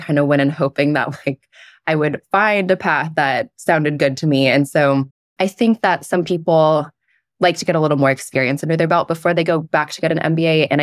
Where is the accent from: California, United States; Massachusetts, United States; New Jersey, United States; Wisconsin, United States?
California, United States; San Mateo; now in Houston, United States; So I grew up in San Mateo, which is Northern California.